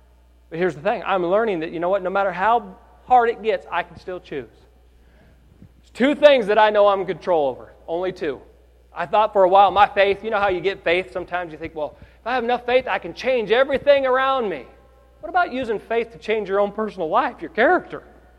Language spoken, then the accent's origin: English; California, United States; I'm from California, right? I moved to Oregon. My whole family moves to Oregon and is involved in my church.